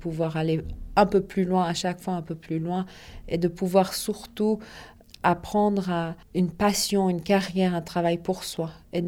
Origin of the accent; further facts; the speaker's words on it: Iran; moved away; Donc mon père, il est parti d'abord. Je l'ai suivi et on est parti. On a quitté l'Iran pour l'Angleterre.